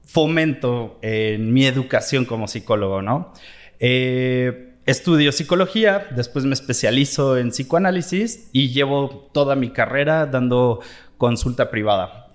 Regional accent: Querétaro, Mexico; born there; Mi origen, yo nací en Querétaro

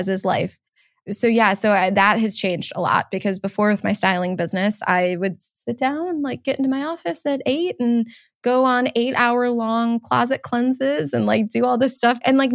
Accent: Cleveland, Ohio, United States; We're both from Cleveland, Ohio. He grew up on the west side. I grew up in the east side, went to school around here

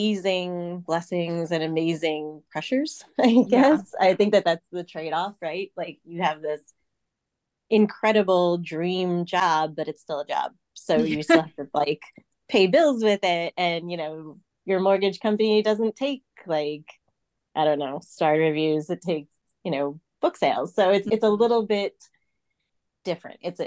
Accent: New York, United States; also born or lived in Seoul, South Korea; I grew up in New York in the United States, but I was born and spent, the first almost year of my life in Seoul. So I'm Korean, but I am also American.

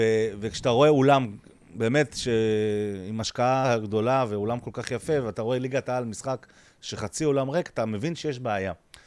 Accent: Netanya, Central District, Israel; אני מנתניה

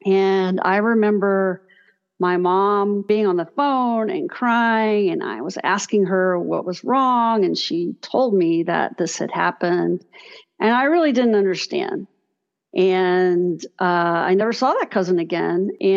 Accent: Texas, United States; And my parents were originally from Louisiana, and I grew up in Texas.

